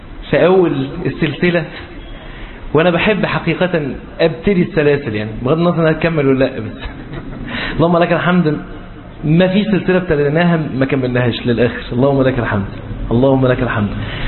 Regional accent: Egypt; العيال أصله عندنا في مصر بيعرفوه نسبيا إنه اللي بيرجع في كلامه.

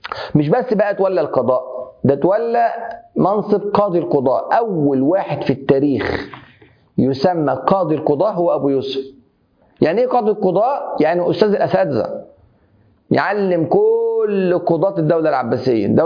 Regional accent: Egypt; كان عندنا في مصر هنا الملكية والشافعية هم أكتر حاجة

